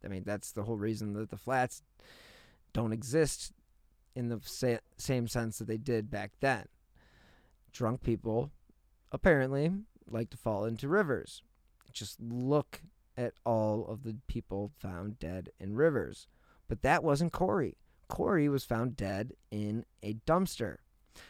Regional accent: Cleveland, Ohio, United States; I am from Cleveland. I remember when this poor man disappeared.

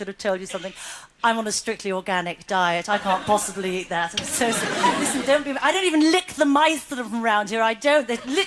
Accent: United Kingdom; I'm so British at times, I've noticed. I don't even use my car horn in this country anymore in case it's interpreted too aggressively.

